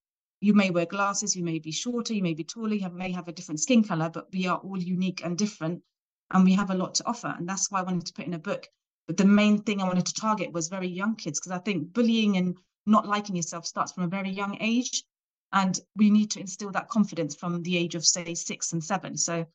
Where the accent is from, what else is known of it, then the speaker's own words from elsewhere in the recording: South West England, United Kingdom; now in Luton, United Kingdom; So I'm from Dorset. So when I go to Dorset sometimes to visit my family, I hold self-defense classes there as well.